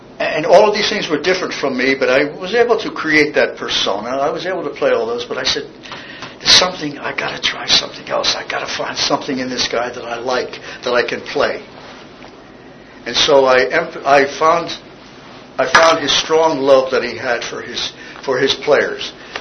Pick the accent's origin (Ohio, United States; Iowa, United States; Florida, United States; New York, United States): New York, United States; Mount Kisco; So I went back to my hometown, Mount Kisco, and to be with my family.